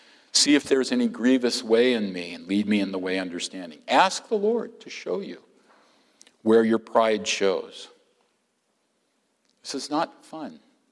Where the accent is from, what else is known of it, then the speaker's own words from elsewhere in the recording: California, United States; He's Californian, I'm a Californian, but I don't get any credit for that.